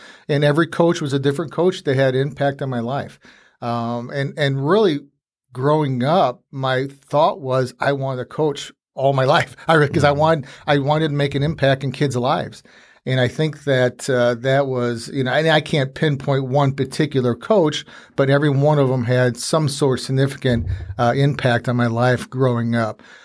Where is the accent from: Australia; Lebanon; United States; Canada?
United States; Bourbonnais, Illinois; I grew up in Bradley Bourbonnais, actually in Bourbonnais. Went to the Bourbonnais schools.